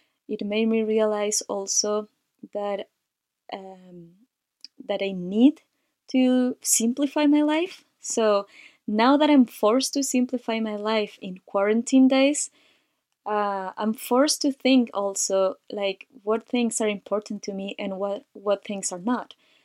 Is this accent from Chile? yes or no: yes; Chile; I'm from Chile, South America.